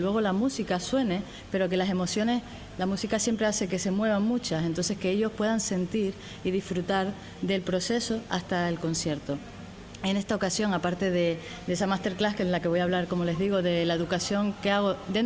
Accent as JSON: {"language": "Spanish", "town": "La Orotava", "region": "Canary Islands", "country": "Spain", "said": "yo soy de La Orotava y estoy muy cerquita"}